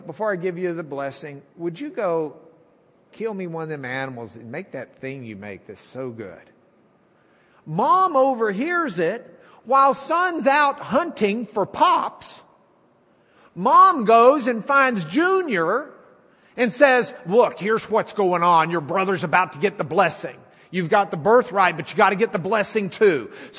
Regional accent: Lubbock, Texas, United States; Martial, actually, is the way we should be pronouncing his name, but we're from Lubbock.

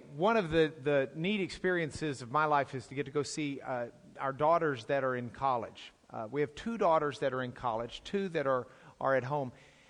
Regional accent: Lubbock, Texas, United States; I come from Lubbock, okay?

